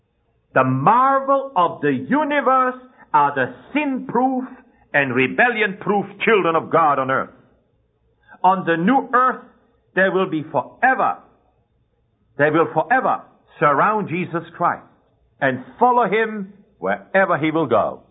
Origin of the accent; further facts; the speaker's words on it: Switzerland; You know, I'm from Switzerland